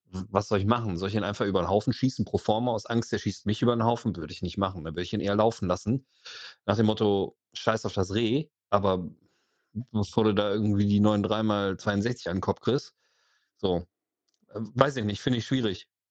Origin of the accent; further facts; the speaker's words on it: Germany; mir geht das wahrscheinlich so wie den allermeisten Deutschen. Aufgrund unserer Geschichte sind wir ja in der Erziehung etwas gewaltgehemmt groß geworden